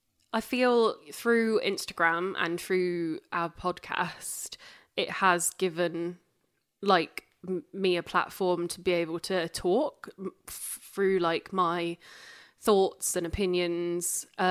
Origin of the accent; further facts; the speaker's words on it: Yorkshire and the Humber, United Kingdom; I'm from Yorkshire, so I sound posh.